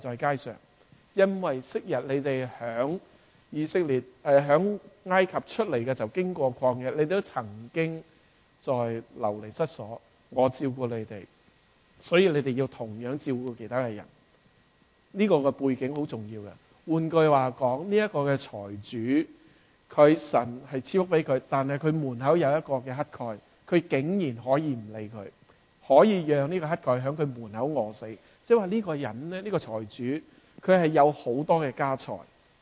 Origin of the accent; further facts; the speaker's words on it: Hong Kong; 我是香港人